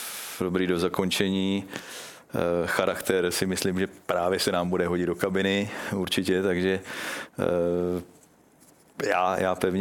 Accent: Olomouc, Olomouc Region, Czechia; jsem z Olomouce, jsem místní, tak k tomu mám určitý vztah.

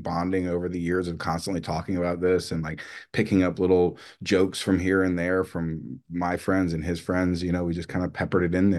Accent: New Orleans, Louisiana, United States; I was from New Orleans.

